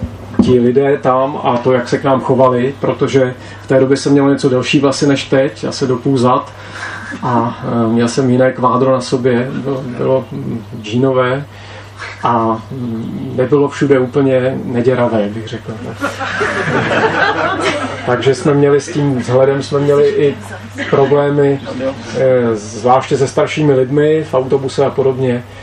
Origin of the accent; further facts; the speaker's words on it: Tábor, South Bohemian Region, Czechia; protože jsem se narodil v Táboře a vyrostl jsem v Táboře